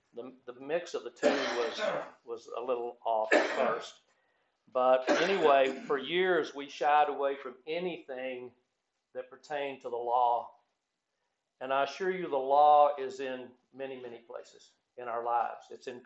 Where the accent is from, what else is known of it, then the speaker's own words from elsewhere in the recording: Bible Belt, United States; I was raised in the Bible Belt, Southern Baptist, under the law.